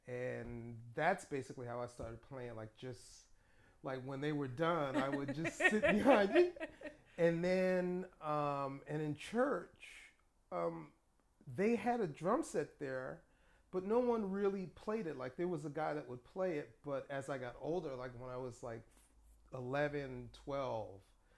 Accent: Queens, New York, United States; Like that was a good thing about growing up in Queens at that time

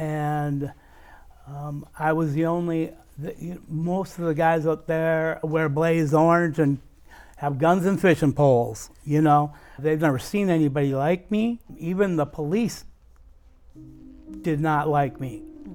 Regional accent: Rochester, Minnesota, United States; born there; I was born in Rochester, Minnesota.

